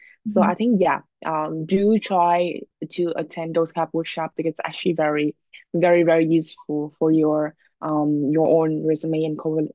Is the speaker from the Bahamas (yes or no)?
no; Vietnam; English is a second language; now in Canada; we kind of like was born and raised in Vietnam, right? So we actually can know a lot of our culture over there.